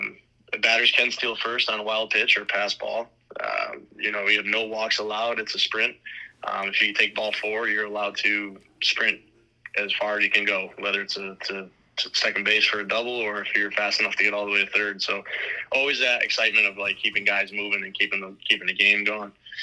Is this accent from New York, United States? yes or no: yes; Utica, New York, United States; My hometown in Utica, New York produces a lot of really good baseball players